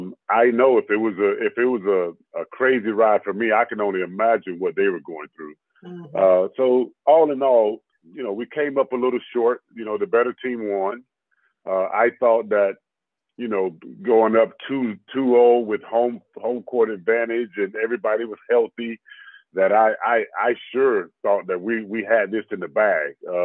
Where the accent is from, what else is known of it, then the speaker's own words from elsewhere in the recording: Carrollton, United States; growing up in Carrollton is a small town.